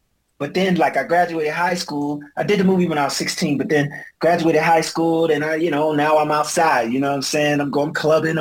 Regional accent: Willingboro, New Jersey, United States; It was me and two people from my hometown from Willingboro, … and ….

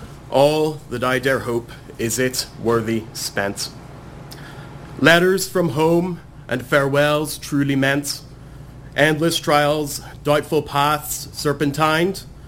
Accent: Ireland; moved away as an adult; now in Kingston; I moved to Kingston from Ireland 7 weeks ago, and I was here exactly 4 weeks ago, where I was told by four people that I should write something and perform.

